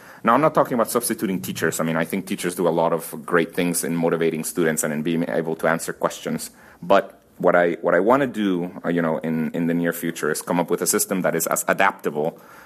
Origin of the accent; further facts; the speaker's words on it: Guatemala; My views on education are very related to where I'm from. I am from Guatemala, which is a very poor country.